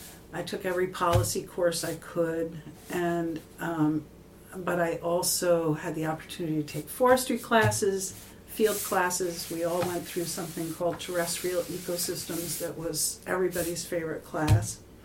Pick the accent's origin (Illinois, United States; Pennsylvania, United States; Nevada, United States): Pennsylvania, United States; Philadelphia; Because growing up in Philadelphia, I tried to get out of the city, but the sprawl of Philadelphia was so deep and so far that you really had to drive quite a long way to get out of the city.